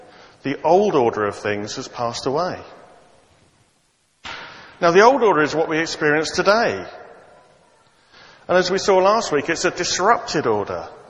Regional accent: United Kingdom; You know, after all, we are British, aren't we? And we are a great seafaring nation.

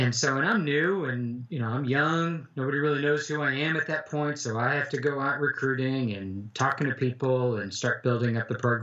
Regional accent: Texas, United States; My wife and I were going to move back to Texas. We're both from Texas. We wanted to get back home

